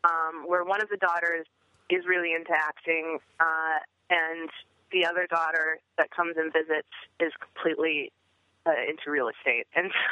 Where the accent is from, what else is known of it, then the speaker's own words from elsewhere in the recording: Iowa, United States; when I grew up in Iowa, didn't have access to film.